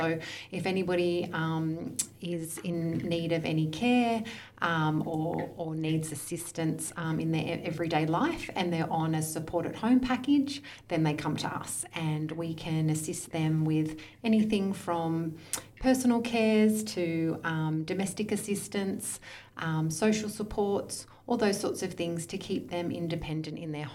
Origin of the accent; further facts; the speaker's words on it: Forster, New South Wales, Australia; So grew up in foster, went to the local high school, primary school, was school captain of the primary school, and then moved to Sydney to do a degree and met Anthony there.